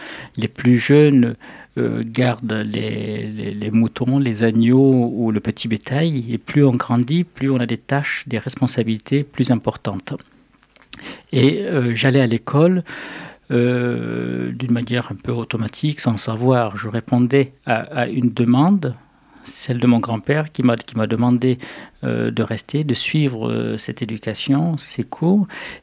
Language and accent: French; Agadez, Niger; Je suis né à Agadez, donc dans le désert nigérien. J'ai grandi là-bas, j'ai reçu une double éducation, l'éducation Touareg et l'éducation occidentale